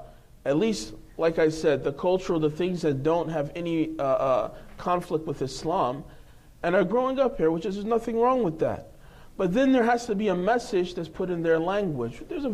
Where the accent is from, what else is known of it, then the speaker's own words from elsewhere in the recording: Philadelphia, Pennsylvania, United States; when I was growing up at least, when I was a kid, and we were growing up, obviously, I'm from Philadelphia, and that's a city where there's not really a lot of followers of Ahlul Bayt, although there are a lot of Muslims.